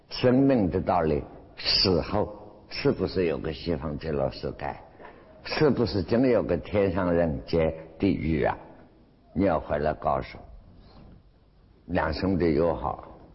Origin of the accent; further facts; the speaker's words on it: Qinghai, China; 第三部就是我们青海人到西藏成就的